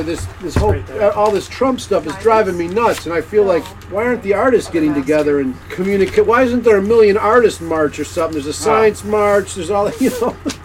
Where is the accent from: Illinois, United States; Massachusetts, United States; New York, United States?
Illinois, United States; Chicago; now in Astoria, United States; I'm from Chicago, but I live in Astoria now, and it's a real hell for me.